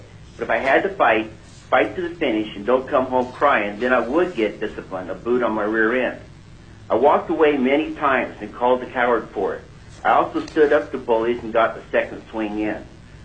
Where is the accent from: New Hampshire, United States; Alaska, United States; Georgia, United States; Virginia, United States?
Alaska, United States; Lazy Mountain; I'm from Lazy Mountain, Palmer area, and I'm speaking for myself.